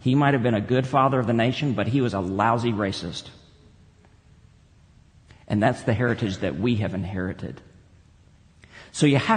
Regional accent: Texas, United States; By the way, I grew up in West Texas, and I've confessed to you my own racist tendencies before.

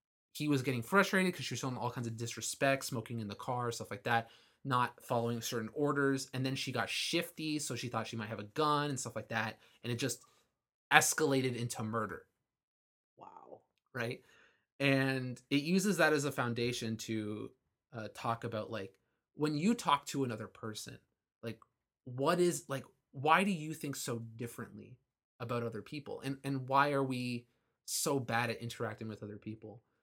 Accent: Philippines; Listen, as a Filipino, as a minority, I can say whatever I want.

